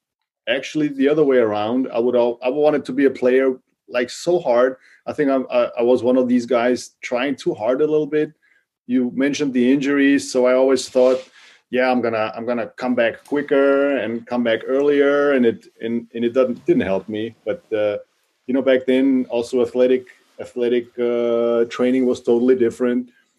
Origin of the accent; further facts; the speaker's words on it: Austria; So I combined it with going back to my home country, back to Austria